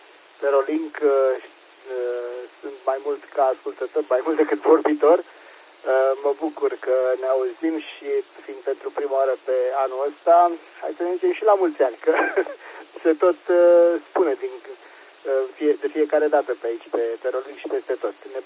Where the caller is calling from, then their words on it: Pitești, Argeș, Romania; Sunt de la Pitești